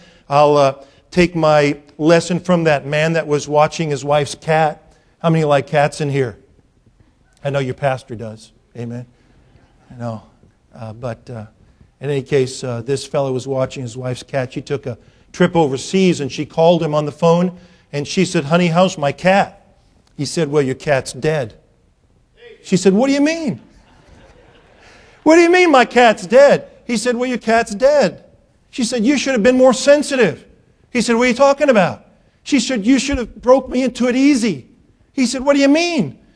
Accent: Washington, District of Columbia, United States; I grew up in the Washington, D.C. area.

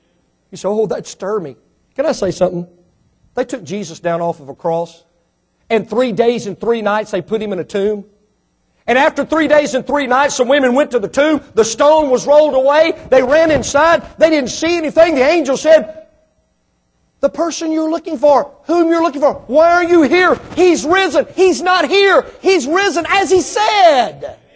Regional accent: Mississippi, United States; Come on, give me a break. I'm from Mississippi.

